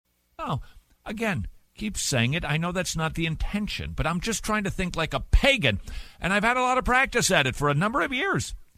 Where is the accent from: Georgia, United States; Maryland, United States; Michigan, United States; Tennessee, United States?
Georgia, United States; Atlanta; was interested, of course, to tune into what used to be my hometown team because I don't get enough disappointment with the Atlanta Falcons.